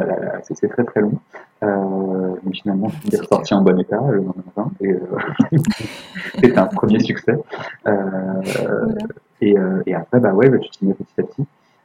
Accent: France; now in Canada; on est français

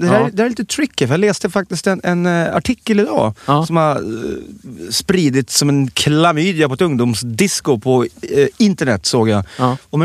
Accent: Rimbo, Stockholm County, Sweden; Men jag snattade faktiskt suddgum när jag var liten i våran leksaksaffär hemma i Rimbo.

